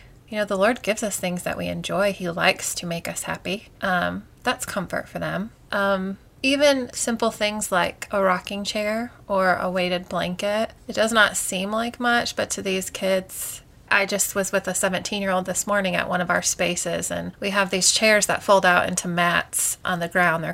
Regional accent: Detroit, Michigan, United States; We grew up together in Detroit, Michigan, and it just so happens that we both live with our families now in South Carolina

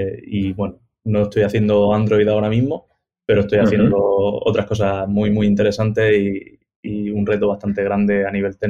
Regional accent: Murcia, Region of Murcia, Spain; now in Madrid, Spain; Empecé en Murcia, mi tierra natal, hace ya bastante tiempo en una empresa muy pequeñita llamada Droiders, una consultora local. Luego me mudé a Madrid

